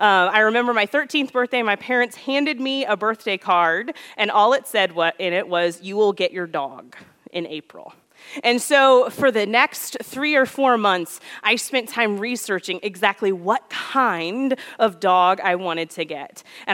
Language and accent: English; Lexington, Missouri, United States; I grew up in Lexington, Missouri, which many of you are aware, and I had a whole host of pets growing up.